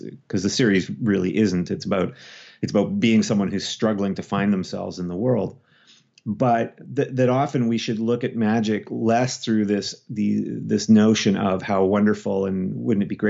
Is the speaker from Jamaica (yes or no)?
no; Canada; being Canadian, we often sort of look at the United States and the American relationship to guns as, and if you're a liberal like me, if you're kind of left to center